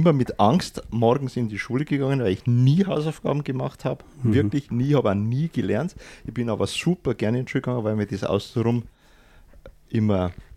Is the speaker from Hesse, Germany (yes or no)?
no; Hausham, Bavaria, Germany; Also ich bin in Hausham geboren und dort auch zur Grundschule gegangen und habe dann nach Miesbach ans Gymnasium gewechselt.